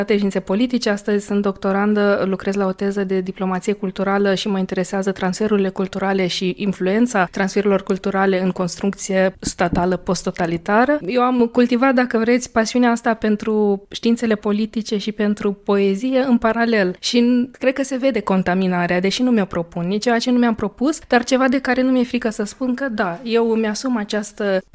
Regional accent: Moldova; born there; Eu m-am născut în Republica Moldova

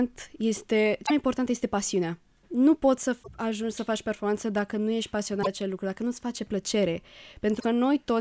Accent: Romania; suntem din România, o țară mai micuță

